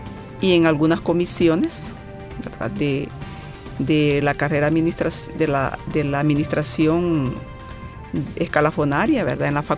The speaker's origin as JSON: {"language": "Spanish", "region": "San Vicente", "country": "El Salvador", "said": "es un reto, ¿verdad? Servirle a mi ciudad, porque soy originaria de San Vicente. Soy nacida allá, estudié aquí en la Facultad de Ciencias Económicas, en la época de la guerra."}